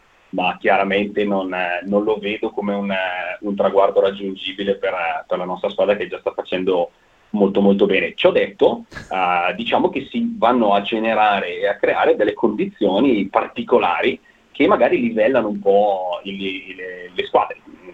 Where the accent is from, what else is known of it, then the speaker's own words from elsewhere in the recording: Bergamo, Lombardy, Italy; Guarda, onestamente no, io sono di Bergamo